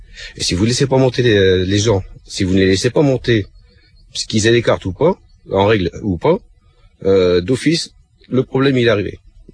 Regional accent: La Ferté-Milon, Hauts-de-France, France; J'étais sur la Ferté-Milon.

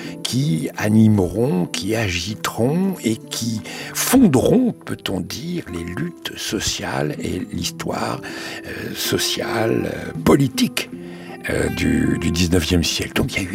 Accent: Paris, Île-de-France, France; Pour nous, les parigots, c'est

